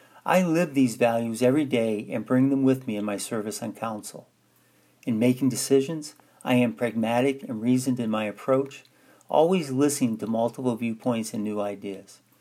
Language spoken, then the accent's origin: English; Ann Arbor, Michigan, United States; I was born here in Ann Arbor, raised here as a young child, and graduated from the University of Michigan.